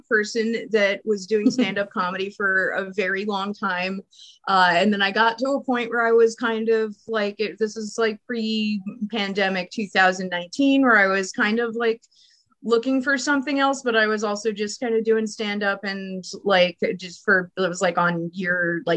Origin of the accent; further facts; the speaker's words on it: Philadelphia, Pennsylvania, United States; because I'm from Philly originally. So I used to go to like smaller shows in Philly.